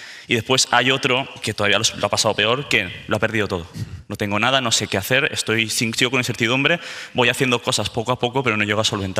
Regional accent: Catarroja, Valencian Community, Spain; yo toda mi vida he vivido en Catarroja.

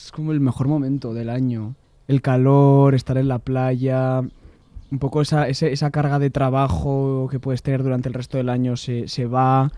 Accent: Getxo, Basque Country, Spain; yo soy de Getxo, del País Vasco, y la lluvia es muy típica allí.

